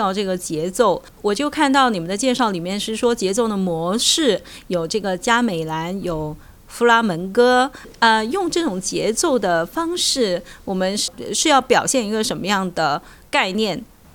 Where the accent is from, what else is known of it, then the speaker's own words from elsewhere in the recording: Australia; 虽然我们澳大利亚人还是比较幸运的，可以出去外面运动啊。